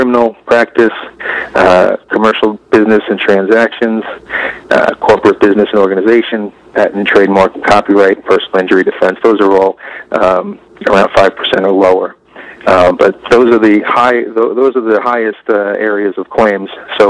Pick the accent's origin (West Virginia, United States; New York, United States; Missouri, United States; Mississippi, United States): New York, United States; I'm from New York, and I come from a New York perspective